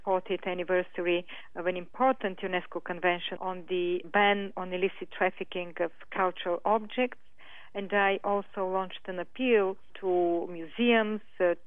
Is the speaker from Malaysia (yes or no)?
no; Bulgaria; I come from the Balkans. I'm Bulgarian. This is my country of origin.